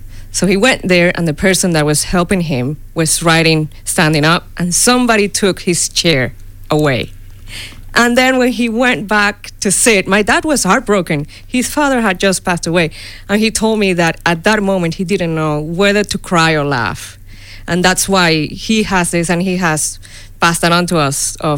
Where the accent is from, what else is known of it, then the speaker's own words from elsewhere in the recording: Venezuela; But I'm from Venezuela.